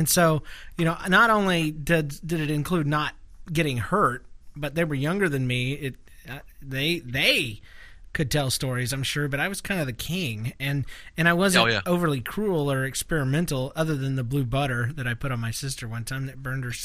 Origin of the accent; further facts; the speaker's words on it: Florida, United States; I was raised in Florida. I have no reference for sledding at all.